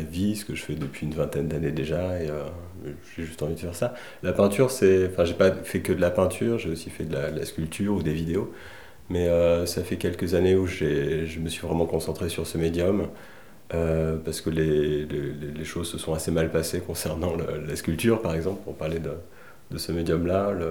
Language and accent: French; Verneuil-sur-Avre, Normandy, France; Enfin, j'ai grandi un peu en Normandie, en fait. J'étais au lycée à Verneuil-sur-Avre, qui est quand même une ville assez presque à la campagne, on va dire.